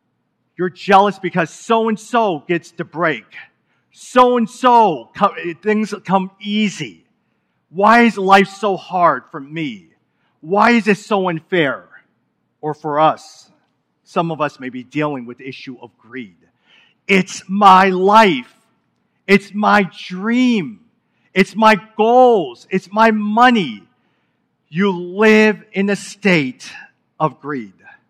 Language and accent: English; Chicago, Illinois, United States; I was born and raised actually here in the Chicago area, grew up in the Chinatown area, then went to Bridgeport, then went to McKinley Park, and now I live in a neighborhood called the Gap area.